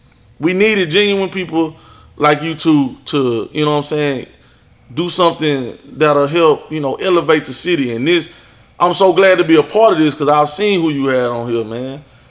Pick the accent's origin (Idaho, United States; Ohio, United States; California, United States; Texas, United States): Texas, United States; Port Arthur; He from Fifth Ward, you know, I'm country boy from Port Arthur, you know, they don't expect for us to like hang out like